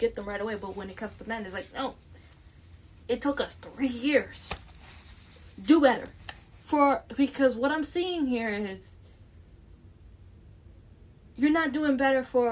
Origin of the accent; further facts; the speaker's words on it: Canada; plus I'm not from the USA, I'm from Canada